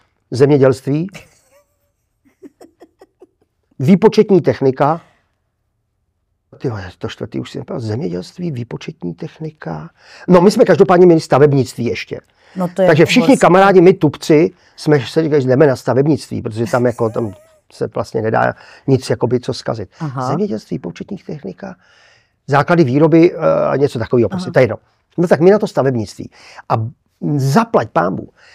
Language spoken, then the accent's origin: Czech; Chrast, Pardubice Region, Czechia; protože jsem jezdil autobusem z Chrasti, v 6:30 ráno, nebo v 7:15